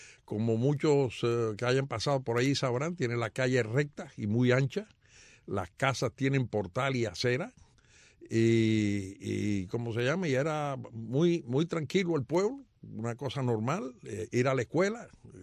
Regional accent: Placetas, Villa Clara, Cuba; born there; Yo nací en un pueblo que se llama Placetas, que está a 35 kilómetros de Santa Clara. Era la provincia de Las Villas, ahora se llama Villa Clara.

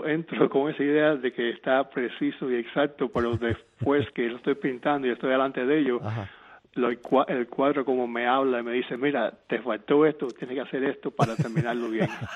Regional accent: Cuba; mi niñez en Cuba

